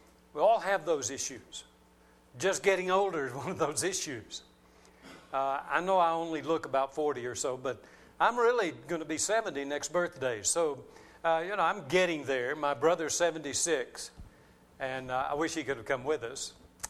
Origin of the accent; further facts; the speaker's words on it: Texas, United States; now in Burnet, United States; But now, Burnet is home. We moved to West Texas when I was very young, 3 or 4 years old, and Dad went to work in the oil field.